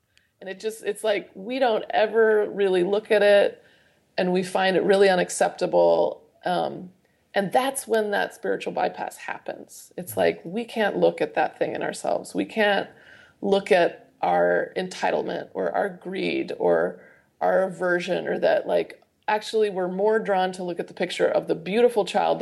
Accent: Idaho, United States; a story about growing up in Idaho and that my mom worked with resettling refugees growing up

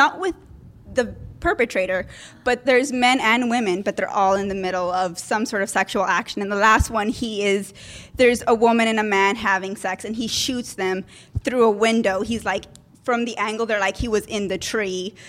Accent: Costa Rica; I'm going to do my home country murder because I'm Costa Rican

